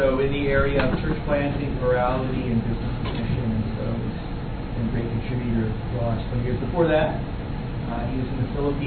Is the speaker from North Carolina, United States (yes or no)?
no; California, United States; I was from California